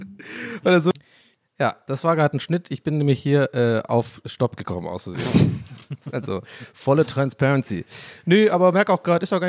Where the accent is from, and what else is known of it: Cologne, North Rhine-Westphalia, Germany; born there